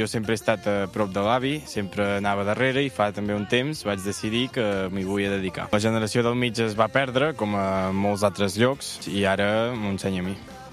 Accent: Viladamat, Catalonia, Spain; soc de Viladamat, un poble petit de l'Alt Empordà, a prop de la costa

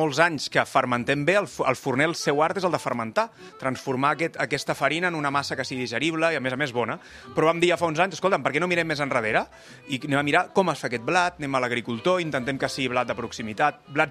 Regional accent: Vilanova i la Geltrú, Catalonia, Spain; el primer que vam tenir va ser a casa meva, jo sóc de Vilanova, de l'Espigador

